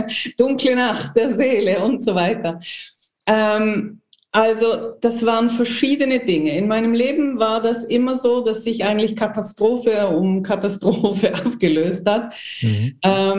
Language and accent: German; Basel, Basel-Stadt, Switzerland; ich komme auch aus Basel